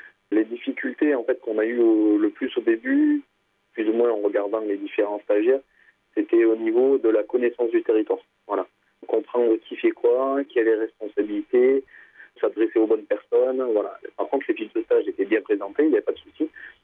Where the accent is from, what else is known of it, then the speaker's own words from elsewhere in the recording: Provence-Alpes-Côte d'Azur, France; Des Hautes-Alpes.